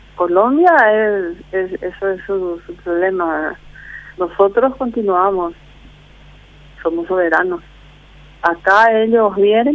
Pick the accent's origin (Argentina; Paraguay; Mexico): Paraguay; Chaco; yo soy una campesina, yo soy del Chaco paraguayo, con orgullo, mi padre es un maestro rural